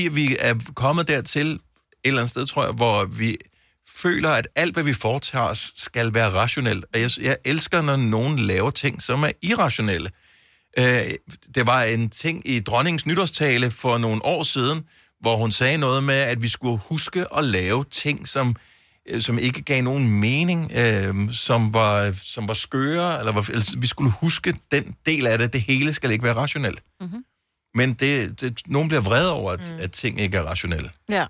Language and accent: Danish; Bogense, Region of Southern Denmark, Denmark; Så jeg er opvokset i Bogense, og det bliver holder meget af byen.